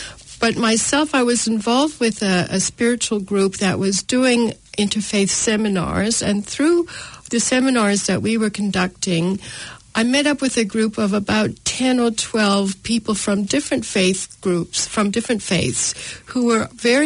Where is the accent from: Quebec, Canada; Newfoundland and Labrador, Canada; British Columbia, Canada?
Quebec, Canada; Montreal; now in New Zealand; my funny accent, which is a bit of a hybrid. I'm from Canada. I'm from Montreal, Canada, but I've lived now in New Zealand for close to 30 years. My husband is from here. My children were all born here.